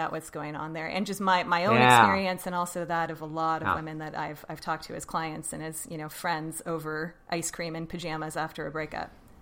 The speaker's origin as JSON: {"language": "English", "region": "Alaska", "country": "United States", "tie": "born or raised there", "said": "I grew up in Alaska, which was very cold"}